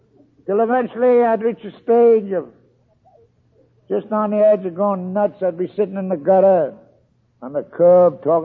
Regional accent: Scotland, United Kingdom; born there; Now, all of you say … that's the boys. And I was born in Scotland.

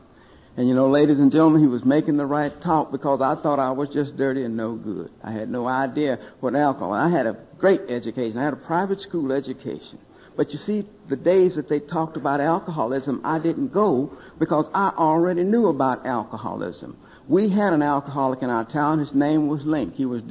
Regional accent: Oklahoma, United States; I have seven brothers and sisters, and we're kind of poor, and we're from Oklahoma.

